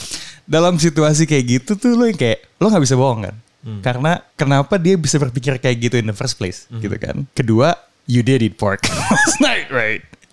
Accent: United States; Gue dulu waktu kecil di US ya, memang lebih leluasa di sini sih sebenarnya.

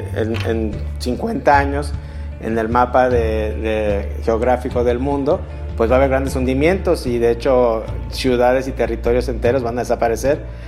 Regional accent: Guadalajara, Jalisco, Mexico; qué podemos esperar nosotros aquí como tapatíos, no?

